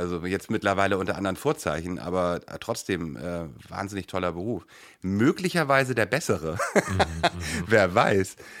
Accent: Hamburg, Germany; born there; ich bin in Hamburg geboren

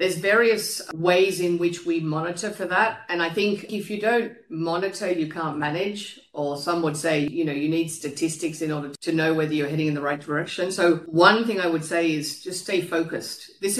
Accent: Uruguay; I was born in Uruguay, South America, very small country, quite a lot of poverty.

